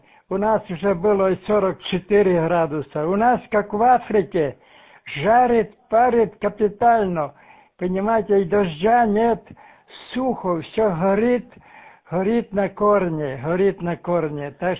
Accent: Zakarpattia Oblast, Ukraine; now in Uzhhorod, Ukraine; Вот я родом с Виноградовщины, отсюда 100 километров, возле румынской и венгерской границы. Так у нас речка течет, река Тиса.

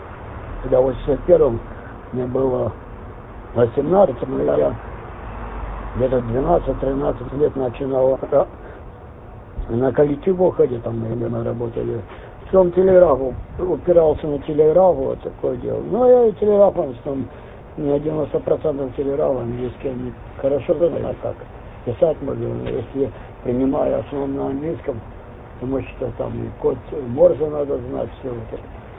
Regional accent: Zhytomyr, Zhytomyr Oblast, Ukraine; Я сам из Житомира родом. Там родился

